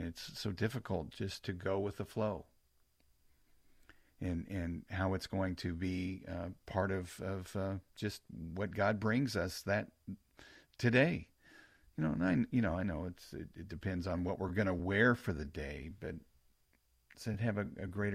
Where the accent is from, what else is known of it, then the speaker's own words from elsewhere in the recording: Missouri, United States; I am from Missouri, the Show Me State.